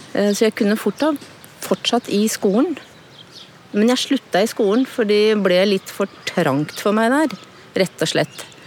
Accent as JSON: {"language": "Norwegian", "town": "Dal", "region": "Akershus", "country": "Norway", "tie": "born or raised there", "said": "Vokste opp på Dal og ungdomstida mi på Rålt."}